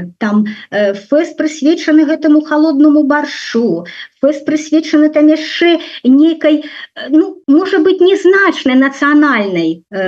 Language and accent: Belarusian; Baranavichy, Brest Region, Belarus; І я ж тады жыла ў Баранавічах некалькі гадоў. Ну гэта мой родны горад.